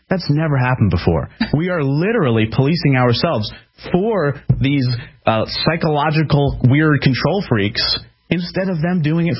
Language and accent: English; Philadelphia, Pennsylvania, United States; I'm from Philadelphia, okay? I'm from a city where guns are the boogeyman.